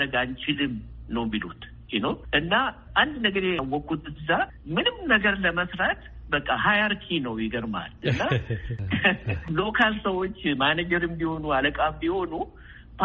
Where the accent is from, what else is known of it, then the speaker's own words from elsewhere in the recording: Oromia, Ethiopia; born there; አባቴ፣ ዘመዶቼ ያሳደጉን በኢትዮጵያዊነት ነው። ደፍነትሊ የተወለድኩት ኦሮሞ ኤሪያ ነው። ግን ኦሮሞ ኤሪያም እንኳን አይባልም። ይገርምሃል፣ የሁሉ ሰው ያለበት ነበረ። ጉራጌዎች አሉ፣ አማራ አለበት፣ ኢቨን ትግሮችም የተወሰኑ ነበሩ።